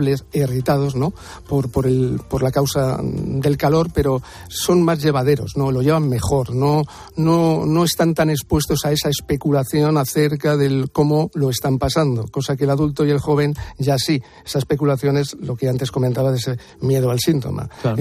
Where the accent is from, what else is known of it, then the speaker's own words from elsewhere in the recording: Majadahonda, Community of Madrid, Spain; las de mi pueblo, como digo yo, de aquí de Madrid, que son las de Majadahonda